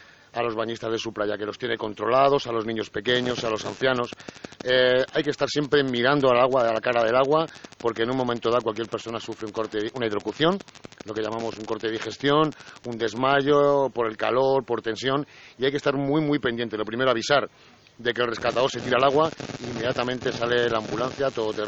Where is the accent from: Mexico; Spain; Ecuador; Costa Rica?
Spain; Águilas, Region of Murcia; somos de Águilas y estamos al lado de los aguileños